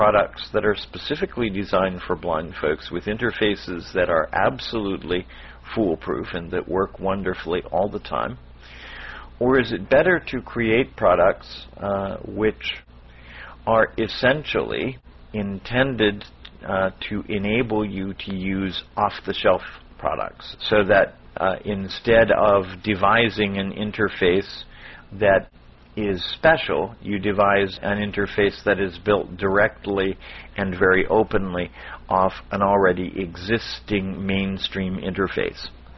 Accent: Miami, Florida, United States; from Miami, Florida, and welcome to this evening's edition of Tuesday Topics.

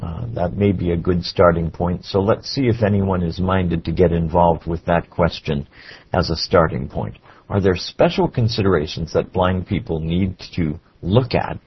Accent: Miami, Florida, United States

